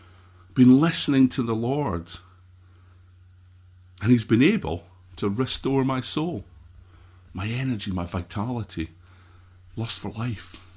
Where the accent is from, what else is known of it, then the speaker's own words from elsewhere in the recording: Scotland, United Kingdom; I'm Scottish. I was born Scottish. Probably tell that from my accent.